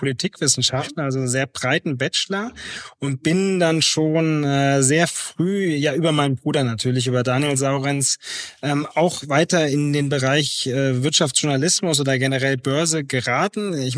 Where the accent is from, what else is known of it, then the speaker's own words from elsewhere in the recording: Andernach, Rhineland-Palatinate, Germany; Ich komme aus Andernach, das ist vielleicht dem einen oder anderen Begriff, denn es liegt an der mittelrheinischen Bahnstrecke zwischen Koblenz und Köln, eher bei Koblenz. Ja, es ist eine sehr, sehr, sehr schöne Region, auch zum Radfahren.